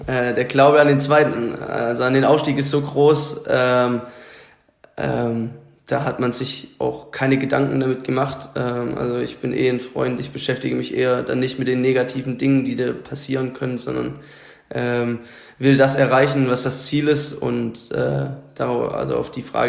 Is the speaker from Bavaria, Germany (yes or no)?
no; Liechtenstein, Baden-Württemberg, Germany; now in Berlin, Germany; Ich komme aus Liechtenstein, das ist ein Ort weiter zu Pfullingen.